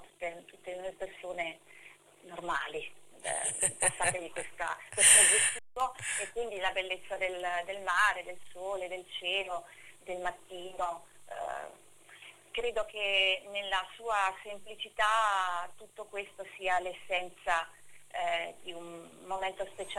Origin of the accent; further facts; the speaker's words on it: Senigallia, Marche, Italy; per me che sono di Sinigallia è un grande privilegio.